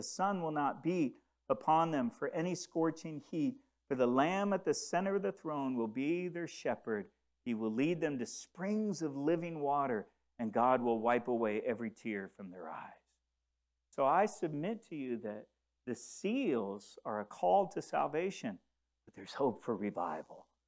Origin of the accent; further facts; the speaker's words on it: DR Congo; Where I grew up in the Congo